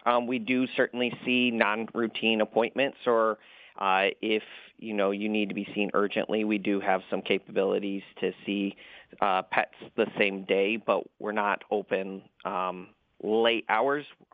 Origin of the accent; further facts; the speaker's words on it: Caledonia, United States; Absolutely. I grew up in Caledonia. My father has also lived in Caledonia.